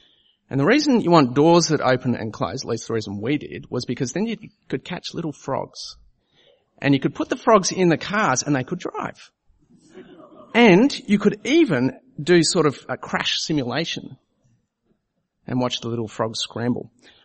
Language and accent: English; Bangladesh; when we were growing up in Bangladesh, we spent a lot of time playing with little matchbox cars.